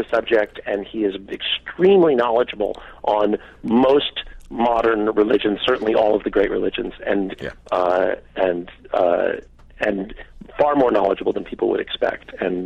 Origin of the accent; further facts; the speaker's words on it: Houston, Texas, United States; also born or lived in Los Angeles; I grew up in Houston and then in Los Angeles